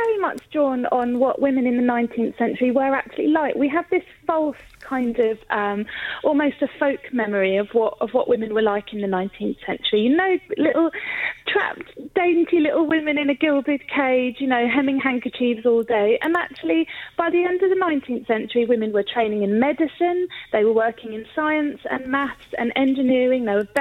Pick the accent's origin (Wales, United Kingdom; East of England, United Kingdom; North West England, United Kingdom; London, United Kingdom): East of England, United Kingdom; Well, I was born and brought up in Essex, so the kind of East of England landscape is part of my soul, really.